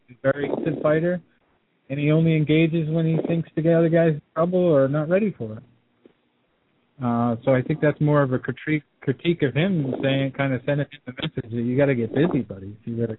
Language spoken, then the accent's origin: English; Boston, Massachusetts, United States; I like that a little bit flavor to it, and I'm from Boston.